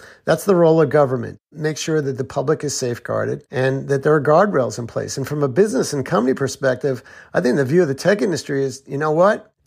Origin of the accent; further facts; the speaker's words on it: United States; I'm a parent. I'm an American.